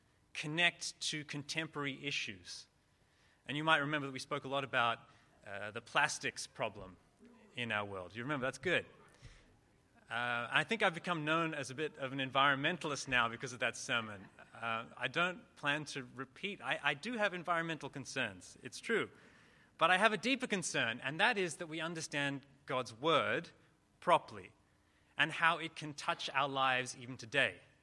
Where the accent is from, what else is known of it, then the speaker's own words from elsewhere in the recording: Sydney, New South Wales, Australia; I'm from Sydney, Australia. I've been here for about 18 months.